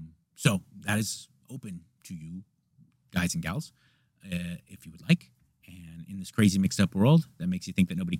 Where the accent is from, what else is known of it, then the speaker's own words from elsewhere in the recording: United States; And I know, I'm an American. I want what I want, and I want it quick.